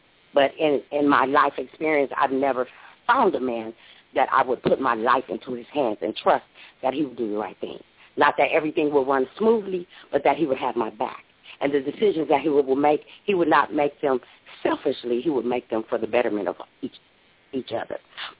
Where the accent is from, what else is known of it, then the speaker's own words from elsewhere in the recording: Compton, California, United States; I'm originally from Compton. I moved to Carson. I've lived all over California. I even went to Virginia for 10 months.